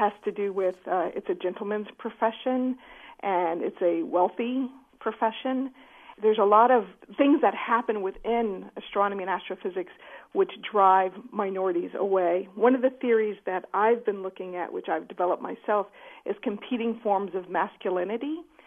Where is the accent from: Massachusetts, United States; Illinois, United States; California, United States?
California, United States; Los Angeles; It's interesting because I'm from Los Angeles, and Los Angeles is quite diverse.